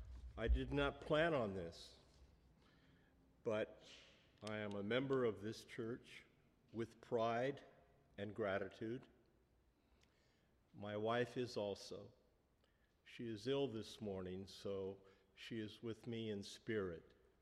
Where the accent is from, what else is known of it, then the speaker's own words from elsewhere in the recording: Portland, Oregon, United States; I am from Portland, Oregon, and I love to fish.